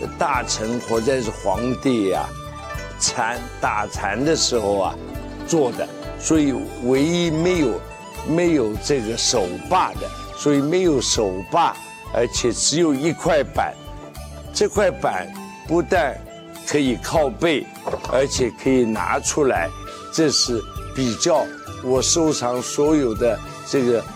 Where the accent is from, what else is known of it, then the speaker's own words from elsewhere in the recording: China; 这张是黄花梨的桌子，我们中国人的国粹之一了。